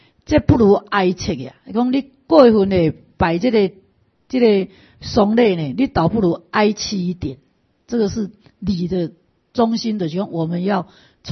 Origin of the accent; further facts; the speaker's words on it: China; 所以你看咱中国哦，真的是我们中国人是很可爱的一个面。